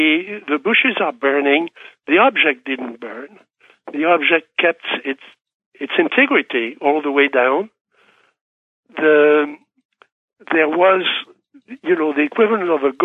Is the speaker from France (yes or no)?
yes; France; I can relate to that because I grew up in France during World War II.